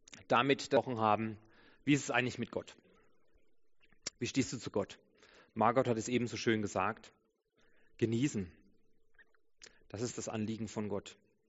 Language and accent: German; Nuremberg, Bavaria, Germany; born there; Ihr seht, ich bin in Nürnberg geboren.